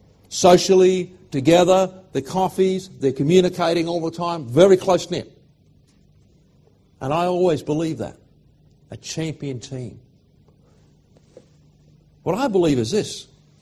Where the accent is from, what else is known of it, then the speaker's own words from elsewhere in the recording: Australia; because I'm an Aussie guy and I'm a man and I don't cry.